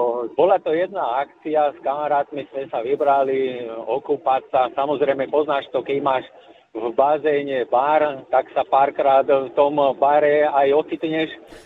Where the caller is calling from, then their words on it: Žarnovica, Banská Bystrica Region, Slovakia; Cestujem, teraz som pri Žarnovici.